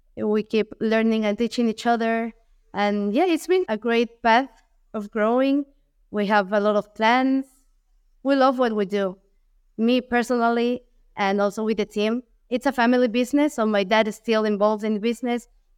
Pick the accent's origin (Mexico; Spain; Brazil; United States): Mexico; Coatepec, Veracruz; also born or lived in Mexico City; We, in Mexico, we grow coffee. Origin, we are from Coatepec, which is a small town in Veracruz, which is one of the, I believe is the second or third biggest region which grows coffee.